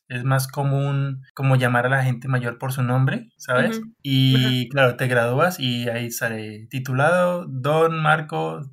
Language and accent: Spanish; Colombia; now in Spain; yo soy de Colombia y pasa igual, somos muy, muy parecidos.